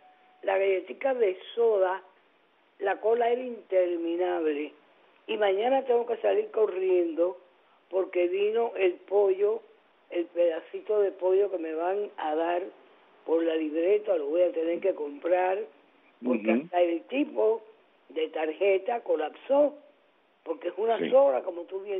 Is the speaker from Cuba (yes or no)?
yes; Cuba; esta es una situación que, como cubana, igual que tú, cubana-americana, me duele